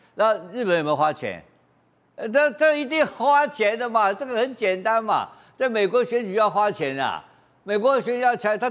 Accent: Taiwan; 骗了我们台湾人，骗了1亿美金啊。

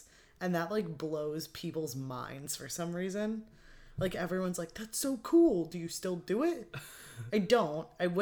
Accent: West Milford, New Jersey, United States; But yeah, we're both from West Milford. We both went to the same high school.

